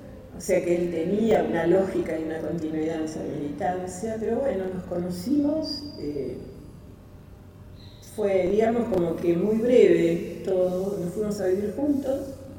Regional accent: Buenos Aires, Argentina; Nací y viví mucho tiempo en Barrio Norte, Las Heras y Ayacucho.

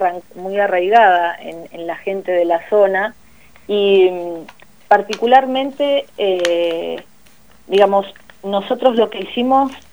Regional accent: Chos Malal, Neuquén, Argentina; yo soy de Chosmalal, soy nacida y criada en el norte neuquino

